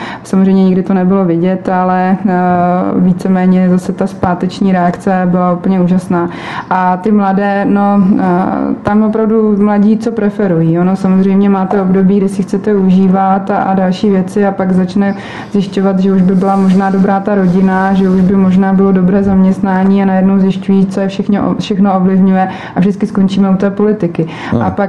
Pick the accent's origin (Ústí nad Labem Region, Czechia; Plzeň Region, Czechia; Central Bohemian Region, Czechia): Ústí nad Labem Region, Czechia; Most; už jsem říkala, že pocházím z Mostu